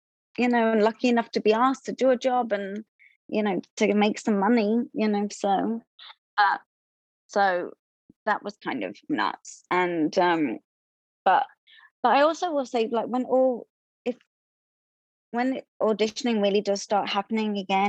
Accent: London, United Kingdom; moved away as an adult; now in United States; I came from London in 2008. And then I was in Broadway shows

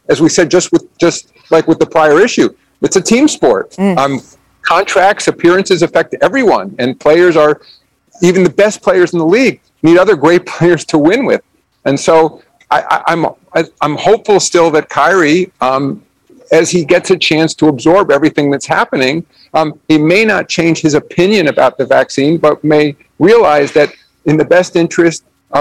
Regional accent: New York, United States; I grew up in New York, and I grew up a New York Knicks fan.

